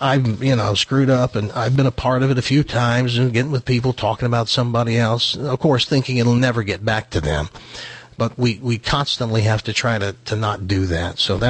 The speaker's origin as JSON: {"language": "English", "region": "Tennessee", "country": "United States", "said": "And he said, where the hell are you from? I said, I'm from Tennessee."}